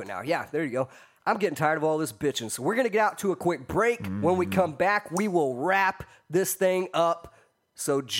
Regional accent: Abilene, Texas, United States; Their next big show is in my hometown of Abilene, Texas

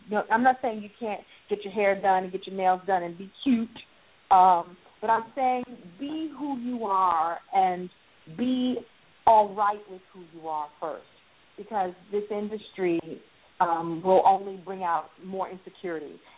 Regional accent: Brooklyn, New York, United States; And so I'm a girl from Brooklyn who, you know, figured out early on what my gift was.

